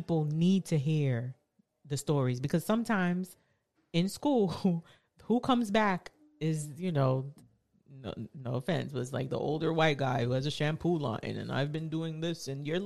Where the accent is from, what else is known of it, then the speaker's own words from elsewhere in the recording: Brooklyn, New York, United States; the fact that I'm from Brooklyn, which is someplace that people connect to, they have a friend or a family.